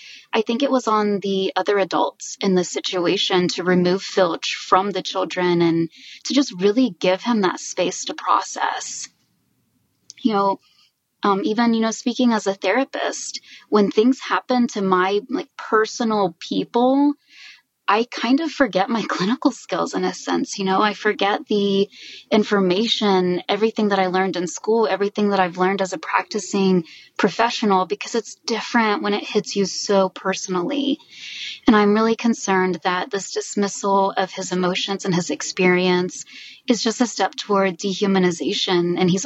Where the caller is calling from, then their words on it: Dallas, Texas, United States; I'm calling in from Dallas, Texas.